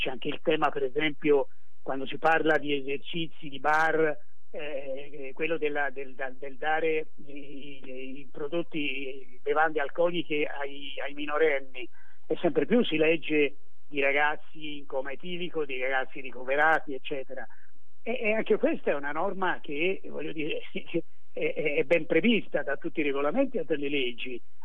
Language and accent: Italian; Florence, Tuscany, Italy; sono venuto qua in centro 4 anni fa per una scelta ben precisa, perché sono fiorentino, amo la città, e vivere in centro è una dimensione per me bellissima